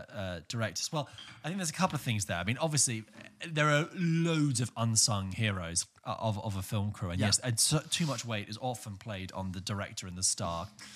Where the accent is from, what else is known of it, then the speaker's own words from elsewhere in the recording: United Kingdom; Please, we're British.